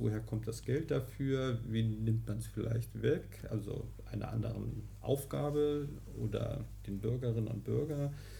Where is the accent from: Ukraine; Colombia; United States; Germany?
Germany; Ahrensburg, Schleswig-Holstein; Ich ging auf das Schulzentrum am Heimgarten in Ahrensburg. Ich bin in Ahrensburg aufgewachsen.